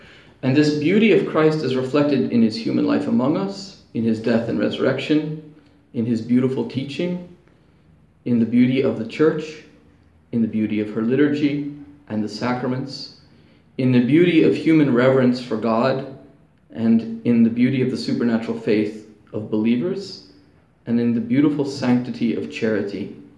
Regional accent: Georgia, United States; I grew up in Southeast Georgia, so there's stuff rotting everywhere, covered with kudzu, you know, farmhouses falling apart.

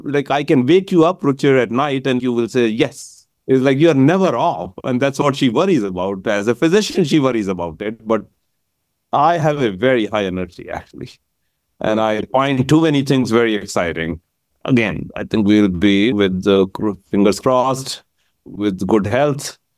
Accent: Kurukshetra, Haryana, India; So I come from Kurukshetra, actually, which is many people in India know this land of Mahabharata, actually, where Lord Krishna gave the famous sermon of Gita.

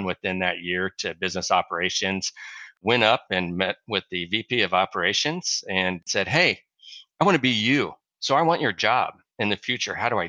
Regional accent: Olathe, Kansas, United States; Yeah. So I grew up in Olathe, Kansas. Kind of comical. That's where I live now. Never thought I would come back when I was growing up.

